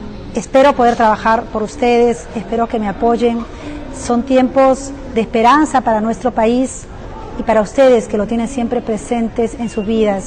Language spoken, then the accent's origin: Spanish; Peru; son ustedes los mejores embajadores de las fortalezas que tenemos como peruanos